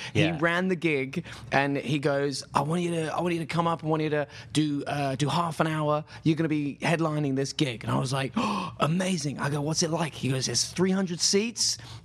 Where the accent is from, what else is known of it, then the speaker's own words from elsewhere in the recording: England, United Kingdom; Because I'm English and gay, apparently.